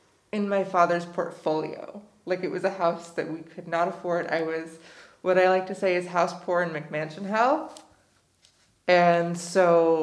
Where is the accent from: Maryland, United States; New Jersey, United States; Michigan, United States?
Maryland, United States; Pikesville; I was born in Baltimore City. I grew up in Baltimore County. I was born at Sinai Hospital, sort of right on the city line. I grew up in Pikesville, which is a very Jewish area.